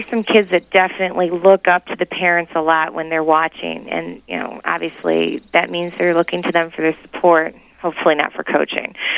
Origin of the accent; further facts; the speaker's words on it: United States; I grew up out in the Fox Valley area.